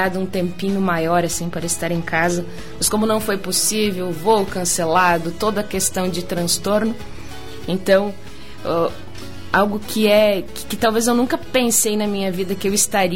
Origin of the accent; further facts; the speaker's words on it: Porto Vera Cruz, Rio Grande do Sul, Brazil; nós estivemos na linha São José, que é exatamente onde eu estudei, a minha primeira escola, onde eu cresci. Linha São José, Porto Veracruz.